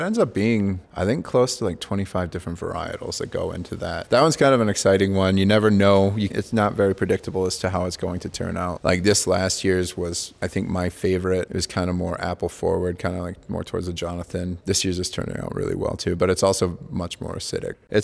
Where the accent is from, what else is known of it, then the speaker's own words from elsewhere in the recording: Michigan, United States; We get probably like 60% of our other ones come from Michigan. This is my home state